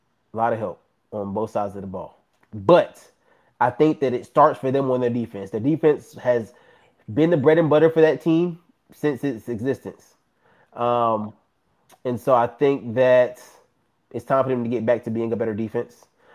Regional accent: Charlotte, North Carolina, United States; Listen, I'm from Charlotte, North Carolina. So it brings me some pleasure to do this pick.

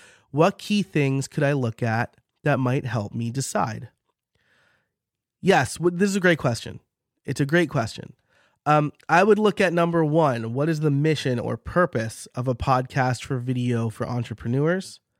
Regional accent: New York, United States; accent: New York; My New York accent came out a little bit there.

